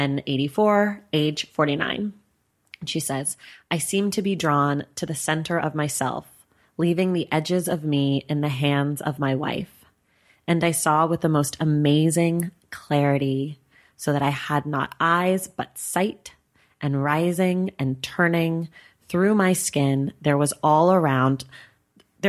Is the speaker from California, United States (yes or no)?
yes; Oakland, California, United States; also born or lived in New York; now in Los Angeles, United States; I lived in New York and I am from Oakland and I'm here